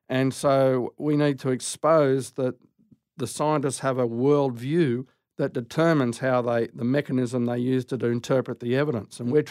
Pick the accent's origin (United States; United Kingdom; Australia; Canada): Australia; moved away; Correct, yes. I've been commuting backwards and forwards for 20-some years, but 2 years ago we moved over here.